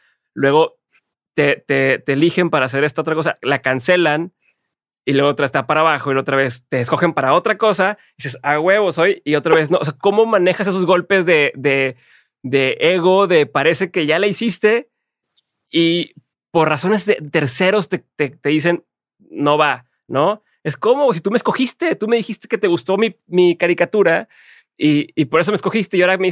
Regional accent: Mexico; como buen mexicano, muy trabajador

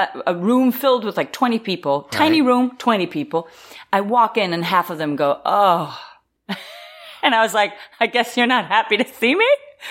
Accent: Israel; English is a second language; moved away; As I mentioned, I came here from Israel, so I knew Danish and Hebrew. Didn't know much English, which is not known to many because my accent is so good.

